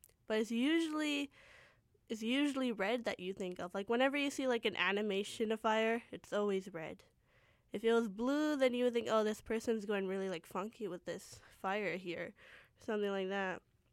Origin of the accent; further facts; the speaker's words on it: Canada; born there; I speak the Punjabi language, I write the Punjabi language, it's my second language because I was born here in Canada.